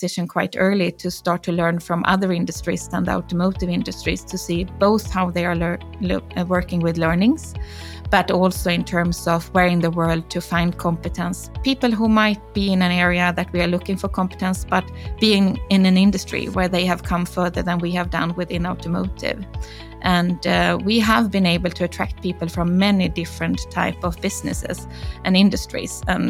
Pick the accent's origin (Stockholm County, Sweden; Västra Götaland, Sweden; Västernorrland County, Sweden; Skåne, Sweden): Västra Götaland, Sweden; Gothenburg; English is a second language; I grew up in Gothenburg here in Sweden.